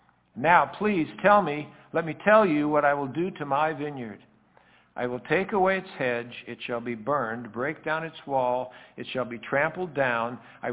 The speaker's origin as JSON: {"language": "English", "region": "Oregon", "country": "United States", "tie": "born or raised there", "said": "Now, going to conference in Oregon, I grew up in Oregon, and you know what the state vine is?"}